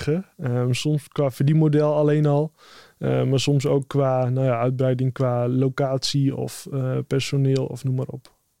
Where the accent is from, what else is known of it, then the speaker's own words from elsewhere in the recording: Groningen, Netherlands; ik kom officieel uit Groningen.